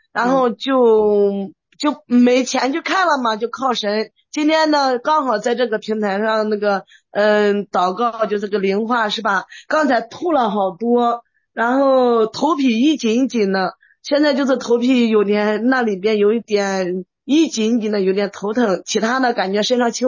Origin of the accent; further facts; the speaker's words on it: Henan, China; 我是河南的，我们县城医院不几个医院不给看，非要把我弄到郑州省医院去